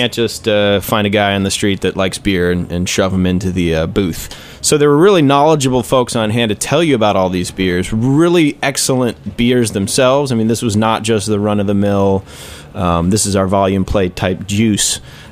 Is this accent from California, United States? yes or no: no; Chicago, Illinois, United States; I'm from Chicago, and I'm a huge fan of sours